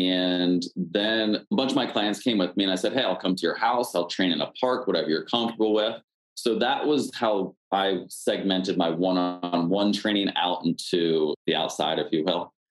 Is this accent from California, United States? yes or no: no; Pennsylvania, United States; I'm originally from Pennsylvania, met a guy who was also from Pennsylvania